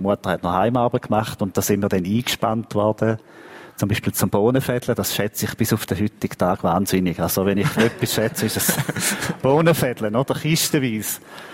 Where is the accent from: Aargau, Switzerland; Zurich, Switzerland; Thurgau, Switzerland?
Thurgau, Switzerland; Halde; Ich bin nicht in Bischofszell selber aufgewachsen, sondern in der Halde. Das ist ein Dorf etwa 3-4 Kilometer entfernt. Und mit diesen Gemeindezusammenlegungen bin ich jetzt später einmal noch Bischofszeller geworden.